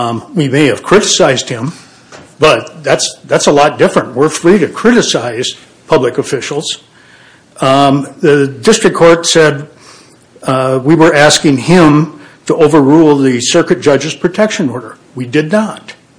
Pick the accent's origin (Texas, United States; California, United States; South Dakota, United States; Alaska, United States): South Dakota, United States; Sioux Falls; I'm from Sioux Falls, South Dakota